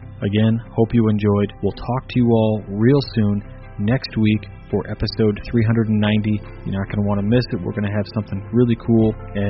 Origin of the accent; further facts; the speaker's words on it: California, United States; You know, I come from California. It's where I grew up, and never quite done anything like that before.